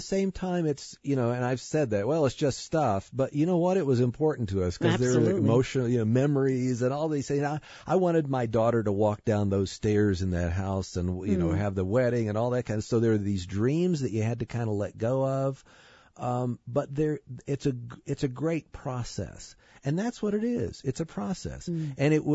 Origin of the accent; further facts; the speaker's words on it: West Virginia, United States; set it where I grew up in West Virginia in Dogwood.